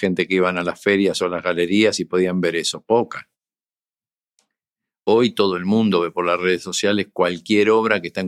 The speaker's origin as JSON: {"language": "Spanish", "country": "Argentina", "said": "como decimos argentinos"}